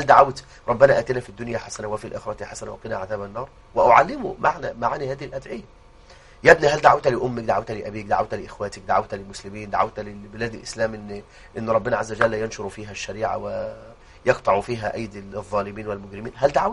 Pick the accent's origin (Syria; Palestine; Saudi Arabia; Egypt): Egypt; بلدنا مصر